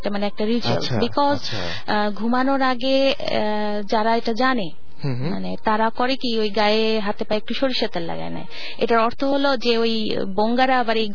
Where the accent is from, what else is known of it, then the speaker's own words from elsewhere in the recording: Dinajpur, Rangpur Division, Bangladesh; আমার দেশের বাড়ি দিনাজপুরে, এবং আমার অ্যাকচুয়ালি আমরা এখন ওখানে থাকি, বাট বেসিক্যালি আমার বাবা গাইবান্ধা ডিস্ট্রিক্ট থেকে